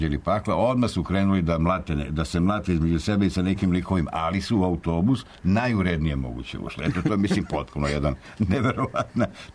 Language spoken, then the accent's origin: Serbian; Serbia